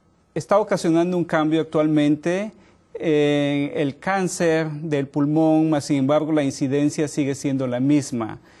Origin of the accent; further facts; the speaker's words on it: Mexico; yo soy mexicano y estudié en la Universidad de Guadalajara.